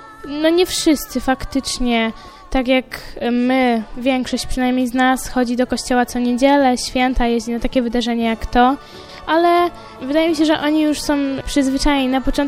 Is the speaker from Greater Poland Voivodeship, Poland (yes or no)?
yes; Kalisz, Greater Poland Voivodeship, Poland; Jestem z Kalisza